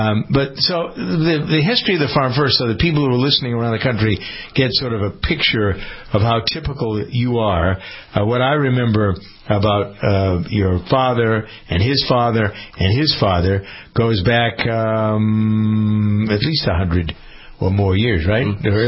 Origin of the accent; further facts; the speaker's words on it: Framingham, Massachusetts, United States; I'm from Framingham, Massachusetts, grew up here.